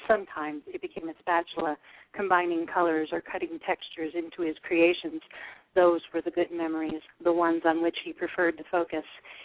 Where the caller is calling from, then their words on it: Utah, United States; I'm calling from Utah.